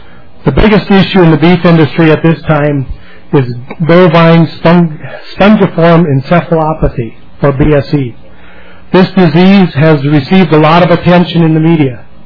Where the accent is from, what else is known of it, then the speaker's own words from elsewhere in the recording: Sanborn, Minnesota, United States; from Sanborn. I raise cattle, pork, corn, and soybeans down in Cottonwood County.